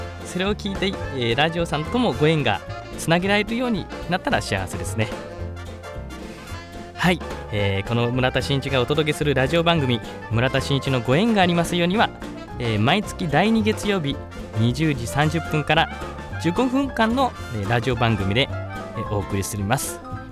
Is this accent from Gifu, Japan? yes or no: no; Kawasaki, Kanagawa, Japan; 、現在29歳、男、独身。生まれも育ちも神奈川県川崎市。これは変わりませんね。もうずっとこの川崎市で住んで、育っています。